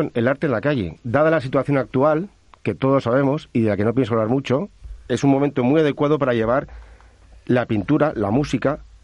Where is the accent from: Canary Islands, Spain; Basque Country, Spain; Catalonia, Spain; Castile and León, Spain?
Basque Country, Spain; Vitoria-Gasteiz; now in Madrid, Spain; me encanta Madrid, por cierto, yo soy de Vitoria. Un saludo a toda la gente de Vitoria.